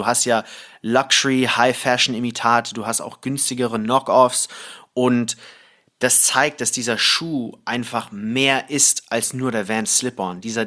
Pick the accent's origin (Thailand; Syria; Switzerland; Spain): Thailand; now in Germany; Ich bin ja in Thailand englischsprachig aufgewachsen, habe halt auch alle Filme auf Englisch gesehen